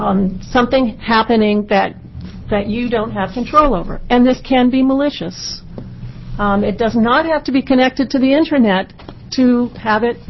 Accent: Portland, Oregon, United States; I'm from Portland. I'm a real estate broker.

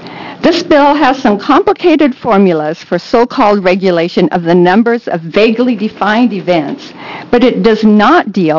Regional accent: Hillsboro, Oregon, United States; from Hillsboro, Oregon.

